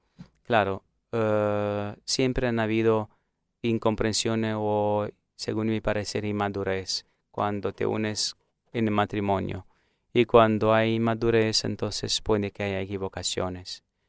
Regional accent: Bucharest, Romania; Spanish is a second language; moved away as an adult; now in Argentina; Sí, yo vengo de Rumanía, de la diócesis de Bucarest, y Europa, es de Europa

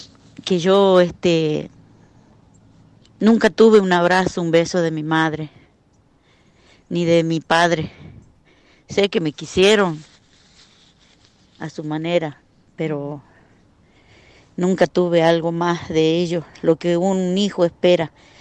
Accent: Salta, Argentina; Buenos días, soy de Salta.

